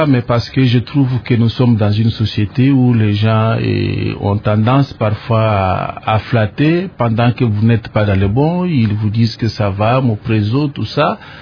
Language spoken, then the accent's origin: French; Kasaï, DR Congo; also born or lived in Lubumbashi; je n'ai pas passé mon enfance à Lubumbashi. J'ai pu regagner mon Kasaï natal où j'ai passé mon enfance et mes études primaires et secondaires là-bas.